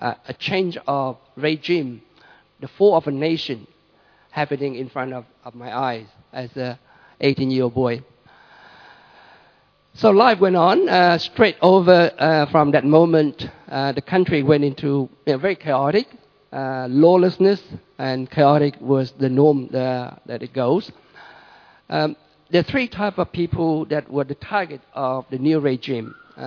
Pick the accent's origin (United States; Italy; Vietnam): Vietnam; moved away as an adult; Growing up in Vietnam as a little boy, we, as my generation of people, were so used to with wars that we didn't think about it.